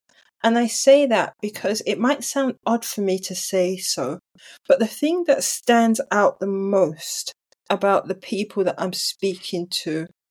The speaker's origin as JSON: {"language": "English", "region": "England", "country": "United Kingdom", "tie": "born or raised there", "also_born_or_lived": "Nigeria", "said": "I'm Nigerian, of Nigerian heritage. I'm British by birth. I was born in England, spent my foundation years in England, lived in Nigeria, secondary school, first degree, came back to England."}